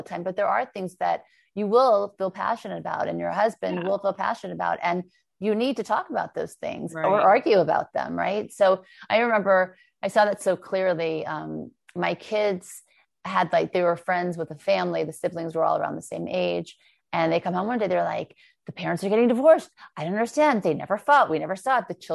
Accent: Thibodaux, Louisiana, United States; born there; also born or lived in Beverly Hills; He was a self-made millionaire when we lived in the South. I was born in Thibodaux, Louisiana. And then he lost everything. And right when we moved to Beverly Hills.

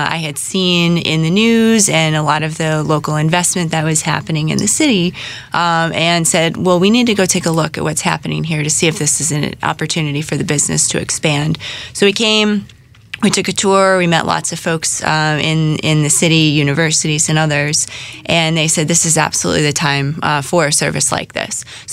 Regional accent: East Coast, United States; I grew up on the East Coast, worked on the West Coast.

